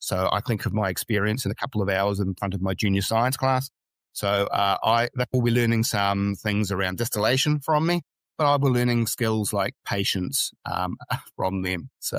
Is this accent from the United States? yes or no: no; New Zealand; I'm from Aotearoa, New Zealand